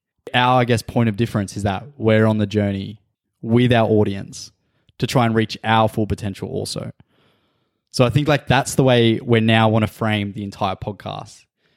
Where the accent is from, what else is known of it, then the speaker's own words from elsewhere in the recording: Canberra, Australian Capital Territory, Australia; because we're from Canberra, a pretty small city.